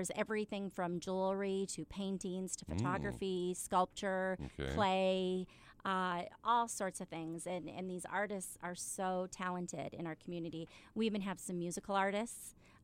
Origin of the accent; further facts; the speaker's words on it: Grand Forks, North Dakota, United States; I grew up in Grand Forks. Born and raised in Grand Forks. Went to school here.